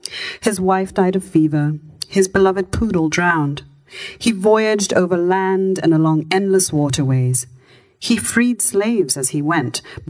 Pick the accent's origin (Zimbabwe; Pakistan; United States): Zimbabwe; accent: Zinglish; speak two Englishes. One is the accent that I'm speaking to you in now, and the other is what I call my Zinglish accent